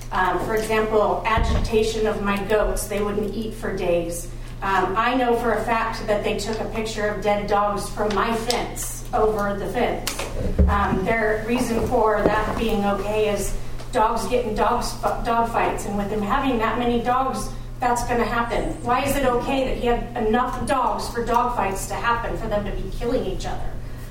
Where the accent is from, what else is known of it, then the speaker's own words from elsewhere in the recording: Tehachapi, California, United States; from Tehachapi.